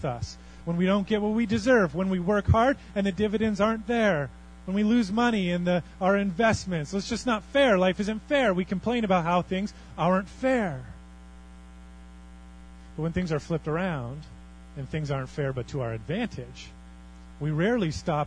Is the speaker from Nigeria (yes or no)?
no; Canada; born there; It's not really fair that I was born in Canada